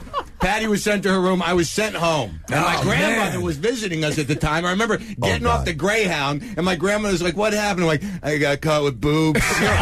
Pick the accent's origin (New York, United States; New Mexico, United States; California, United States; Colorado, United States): New Mexico, United States; White Sands; I grew up in New Mexico to White Sands.